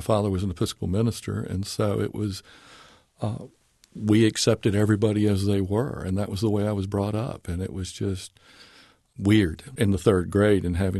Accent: Orange, Virginia, United States; also born or lived in Big Spring, Texas; I was born in Big Spring, Texas, and in 59, when I was in the third grade, we moved to Orange, Virginia.

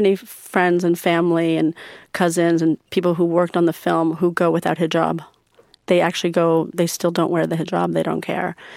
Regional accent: United States; I grew up in America, going to Persian school, I grew up as a Muslim, going to the mosque, growing up very spiritual in terms of religion.

